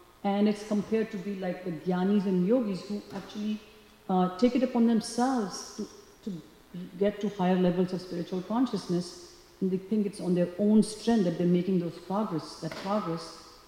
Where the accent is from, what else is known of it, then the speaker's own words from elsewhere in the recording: India; growing up in India, like Ram Govinda Prabhu might know, there was always this thing of something being adulterated.